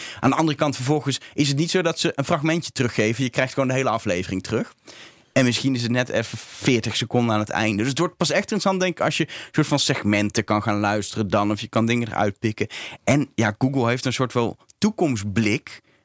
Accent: Netherlands; want ik ben een Nederlander

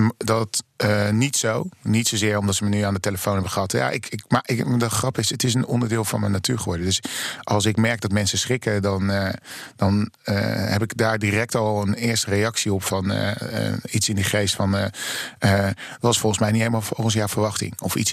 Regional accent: Rotterdam, South Holland, Netherlands; Ik ben geboren getogen Rotterdammer. Ik ben opgegroeid in Hoek van Holland. Van vijfde tot mijn twaalfde jaar. Dus lees, wij waren een van de eerste zwarte families die in Hoek van Holland kwam wonen.

